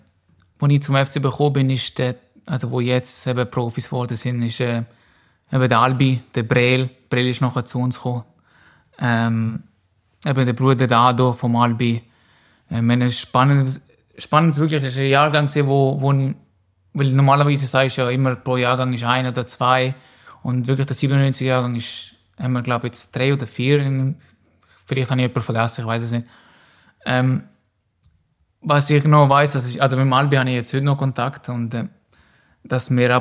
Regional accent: Germany; also born or lived in Switzerland; aber ja, eigentlich bin ich aufgewachsen im Deutschen, ja.

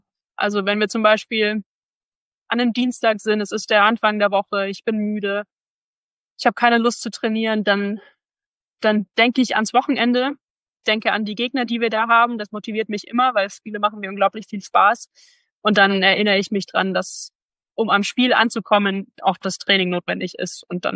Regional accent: Bamberg, Bavaria, Germany; Vor allem, weil Bamberg einfach so mein Zuhause ist, meine Heimat.

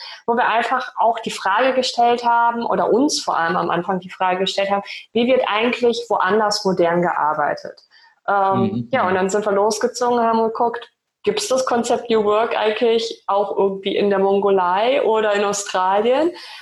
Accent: Lower Saxony, Germany; Also ich bin keine gebürtige Hamburgerin, auch wenn ich es gerne wäre. Aber also ich bin aufgewachsen im Osnabrücker Land.

